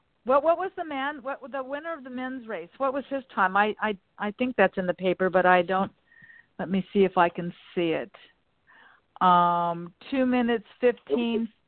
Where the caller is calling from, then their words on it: Los Angeles, California, United States; I'm calling from Los Angeles. We had some winds here